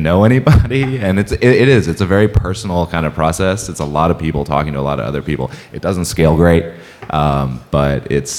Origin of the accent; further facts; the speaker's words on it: United States; You know, I'm an American, I'm standing in America, and I'm happy to help the people of China.